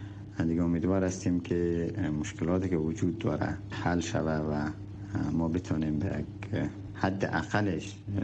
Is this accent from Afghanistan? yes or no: yes; Afghanistan; ما نظامهای افغان هستیم